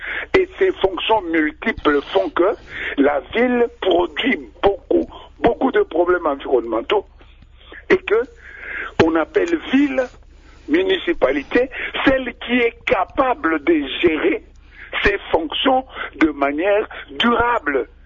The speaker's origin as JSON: {"language": "French", "region": "Katanga", "country": "DR Congo", "tie": "born or raised there", "said": "J'étais à Koulouizi parce que j'ai passé mon enfance au Katanga."}